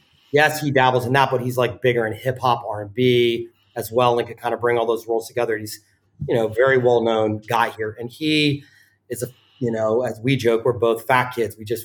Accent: the South, United States; I mean, I grew up in the South. My reference points are like actually Greek Southern diner.

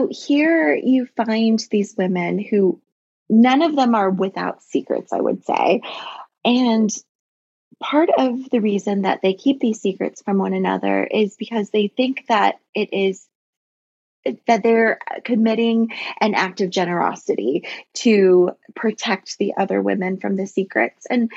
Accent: Florida, United States; So I'm a Floridian. I grew up in the Tampa Bay area by the beach

